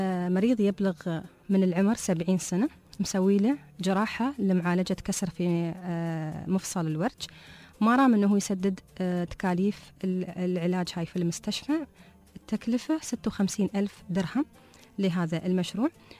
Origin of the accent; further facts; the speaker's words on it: United Arab Emirates; إحنا عندنا في الإمارات وفي عمان يكون الحساب بالدرور